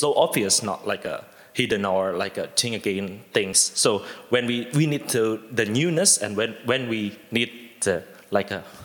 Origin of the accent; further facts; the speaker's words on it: Indonesia; English is a second language; from Indonesia.